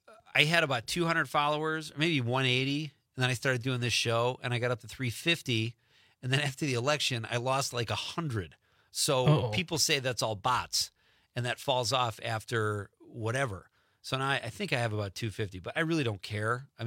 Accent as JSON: {"language": "English", "town": "Marinette", "region": "Wisconsin", "country": "United States", "tie": "born or raised there", "said": "And then we have Sean Katzbach from Marinette, Wisconsin. My hometown, my hood."}